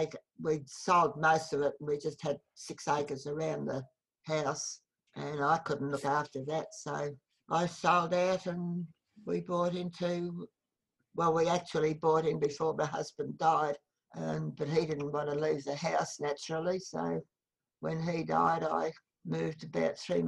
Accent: Brighton, Victoria, Australia; Because I was brought up in Brighton and we lived in Moorabbin and Brighton until we moved over here.

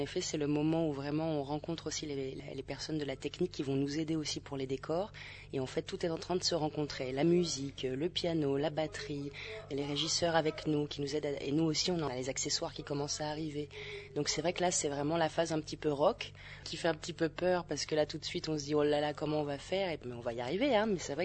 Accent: Nice, Provence-Alpes-Côte d'Azur, France; Quand j'avais 18 ans, moi je viens de Nice. J'étais au conservatoire de Nice

